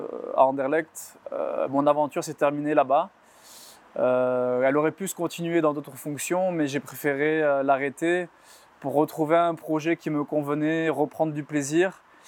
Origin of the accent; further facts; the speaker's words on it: France; now in Belgium; Voilà, en tant que Français, on avait des amis en commun